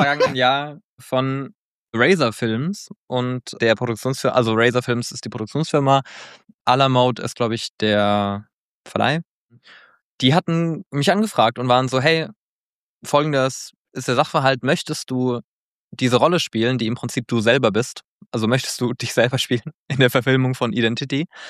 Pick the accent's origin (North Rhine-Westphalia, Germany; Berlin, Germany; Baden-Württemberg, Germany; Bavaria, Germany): Baden-Württemberg, Germany; ich komme ja aus Nordbaden, das ist ja ein Katzensprung von Hessen entfernt, auch aus einer ländlichen Gegend